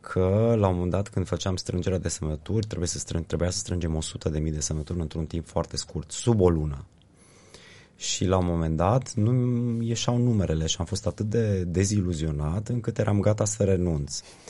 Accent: Transylvania, Romania; Eu am crescut în Ardeal, nemți, unguri, romi, diversitatea asta m-a pasionat.

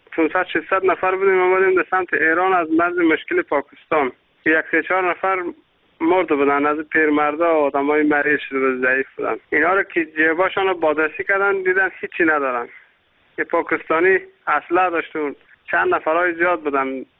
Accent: Sar-e Pol, Afghanistan; من از سرپل هستم

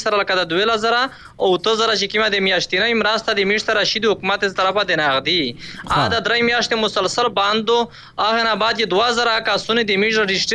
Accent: Khyber Pakhtunkhwa, Pakistan; مش د بانو سره درګن ټلیفون کړی دی مش شمالي وزیرستان د ضرب اعظم کډوالی

